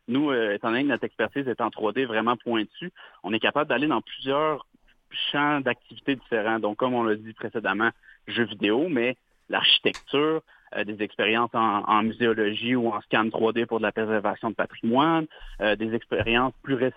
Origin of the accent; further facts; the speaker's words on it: Îles de la Madeleine, Quebec, Canada; même si je suis Wendat, je suis pas originaire de Wendake en tant que tel. Moi, j'ai été élevé aux îles de la Madeleine par deux parents médecins. Donc, j'ai vécu loin de ma communauté pendant une bonne partie.